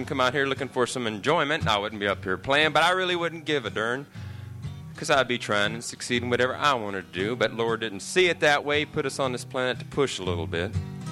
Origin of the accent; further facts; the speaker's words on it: Colorado, United States; Well, seeing as we come all the way from Colorado, we might as well play a song that we've heard a lot out in Colorado, and it mentions Colorado.